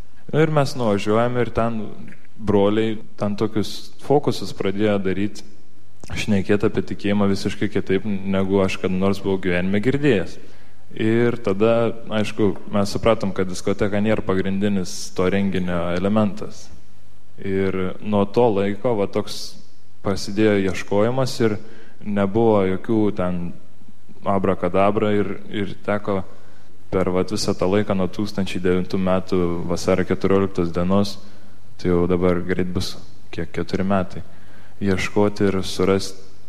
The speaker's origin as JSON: {"language": "Lithuanian", "town": "Šiauliai", "region": "Šiauliai County", "country": "Lithuania", "tie": "born there", "said": "Gimiau aš Šiauliuose"}